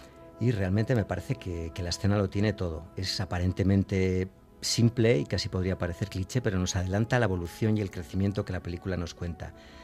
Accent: Pamplona, Navarre, Spain; como soy de Iruña

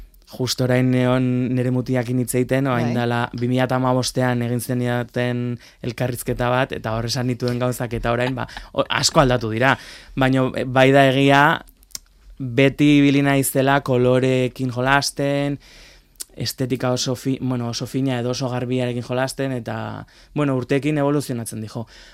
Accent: Zumarraga, Basque Country, Spain; hogeita hamabi urte dauzket, Zumarrakoa naiz.

